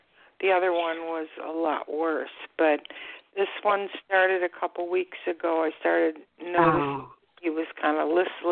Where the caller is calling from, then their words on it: Florida, United States; I'm calling from dreary, rainy, icky Florida. It's nasty here.